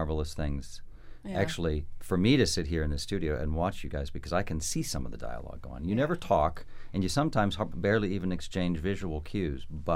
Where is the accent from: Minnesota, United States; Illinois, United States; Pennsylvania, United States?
Pennsylvania, United States; false. I grew up in Pennsylvania.